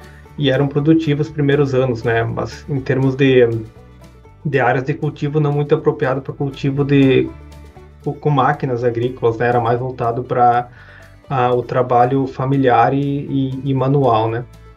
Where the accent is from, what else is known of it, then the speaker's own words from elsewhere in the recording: Modelo, Santa Catarina, Brazil; now in Missouri, United States; sou natural lá de Santa Catarina, do extremo oeste catarinense. Eu nasci numa cidade em Modelo, Santa Catarina, que depois acabou desmembrando e acabou virando Sul Brasil e Modelo, dois municípios distintos. E cresci na zona rural.